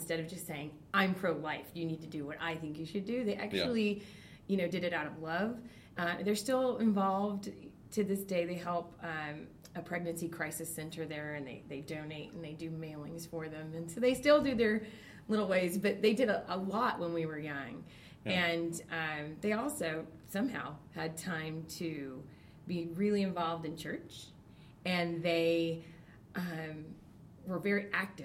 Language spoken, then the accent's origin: English; San Antonio, Texas, United States; Yes, in San Antonio.